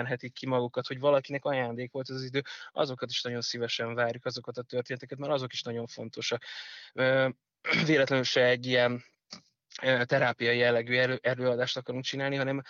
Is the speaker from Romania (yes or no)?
no; Dunakeszi, Pest, Hungary; also born or lived in Budapest; én aki Magyarországon születtem, Budapesten születtem, Dunakeszin nőttem föl